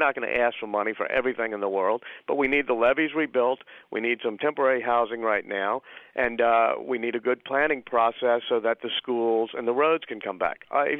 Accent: New Orleans, Louisiana, United States; also born or lived in New York / Washington; I grew up in the Broadmoor area of New Orleans, which also got flooded and was and is a totally integrated neighborhood. I've moved out of New Orleans and lived in New York and Washington, which are segregated cities.

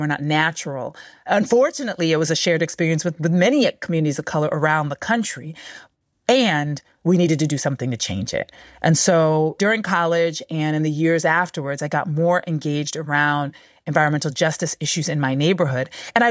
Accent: Roxbury, Massachusetts, United States; So let's see. I grew up in Roxbury. I mean, it was the place that I knew.

